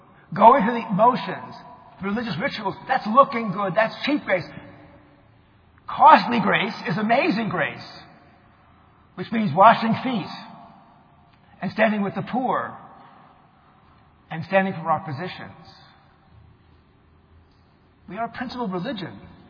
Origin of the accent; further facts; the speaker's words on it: New York, United States; And as a New Yorker in exile, on Monday, many Catholics I know will go to Rockaway to get in the water on the Assumption.